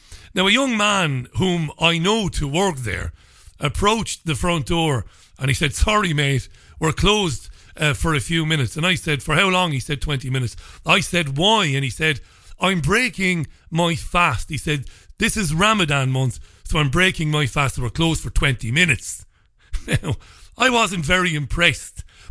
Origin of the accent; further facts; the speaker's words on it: Ireland; And I'd be fairly hypocritical because I'm not English. I'm Irish.